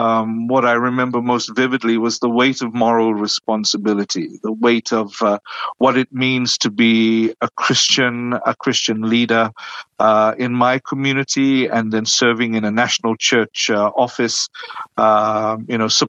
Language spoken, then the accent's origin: English; Fiji; And this is the challenge sometimes we see in Fiji. You know, growing up in the Methodist Church